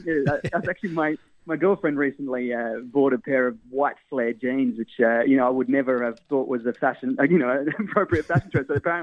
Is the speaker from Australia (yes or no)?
yes; Perth, Western Australia, Australia; I mean, I'm from Perth, Western Australia originally, and spent a lot of time down in Fremantle.